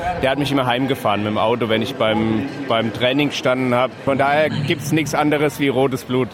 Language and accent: German; Kaiserslautern, Rhineland-Palatinate, Germany; Also ich bin auf dem Betzenberg groß geworden, so 300 Meter vom Stadion.